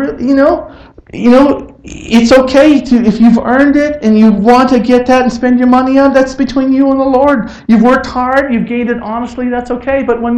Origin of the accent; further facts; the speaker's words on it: Canada; When I grew up in Canada, we didn't have prom.